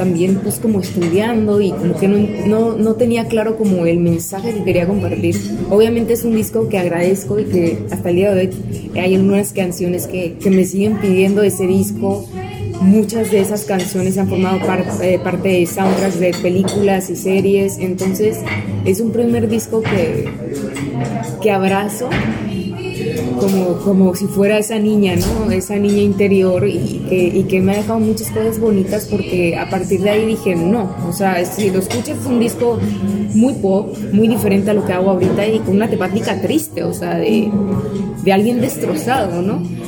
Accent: Hermosillo, Sonora, Mexico; now in Mexico City, Mexico; yo vengo del norte de México, de una ciudad que se llama Hermosillo, que pues, es bastante tranquila comparada a la Ciudad de México.

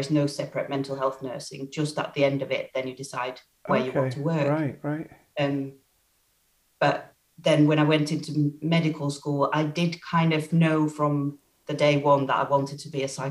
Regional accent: Finland; English is a second language; moved away as an adult; now in United Kingdom; So I come from Finland and I trained there, did a year of nursing that decided it wasn't for me

